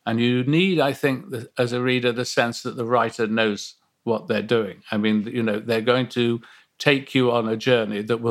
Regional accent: Nottingham, East Midlands, United Kingdom; growing up in Nottingham and going to university and working at the BBC.

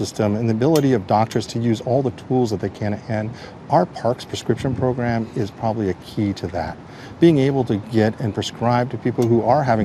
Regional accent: Oregon, United States; I grew up on the Umatilla Indian Reservation in Northeast Oregon, and we're all about community.

